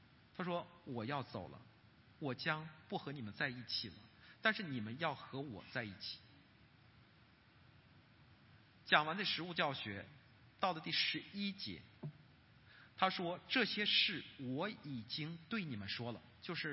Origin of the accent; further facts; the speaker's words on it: northern China, China; also born or lived in Guangdong; 我是北方人啊，我曾经在广东生活过一段的时间。